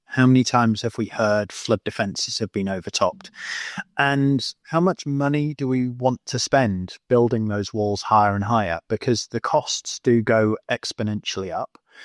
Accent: Wales, United Kingdom; You know, I remember I grew up in North Wales and I remember being snowed in for 3 or 4 days and having to walk out down the lane.

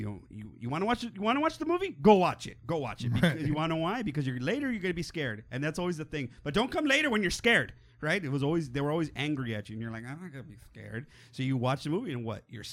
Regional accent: Texas, United States; They got it from me because I am from Texas.

